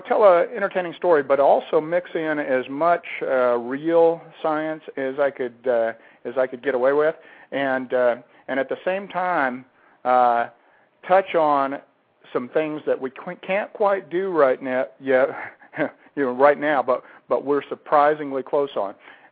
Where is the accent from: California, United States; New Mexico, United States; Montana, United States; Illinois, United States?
New Mexico, United States; Lincoln; also born or lived in Roswell; I grew up in that area, but I grew up in a little town. You know, Roswell's not big. It's a town of about 50,000 people. But I grew up in a town that makes it look big, a little town called Lincoln